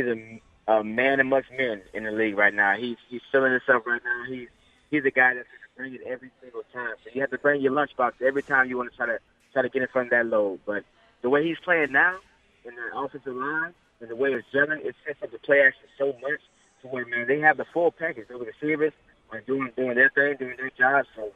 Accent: Florida, United States; You know, we're both from Florida.

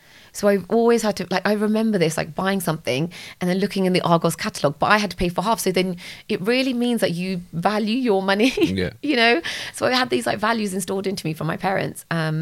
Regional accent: England, United Kingdom; So I'm British Punjabi, fourth generation immigrant from my dad's side. So my great grandparents moved to England in the 1930s.

